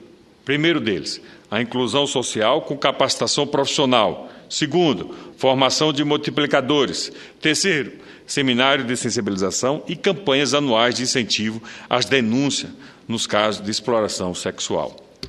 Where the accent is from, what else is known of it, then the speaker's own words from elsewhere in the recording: Itabaiana, Sergipe, Brazil; quando então o presidente Lula esteve em Itabaiana, minha terra natal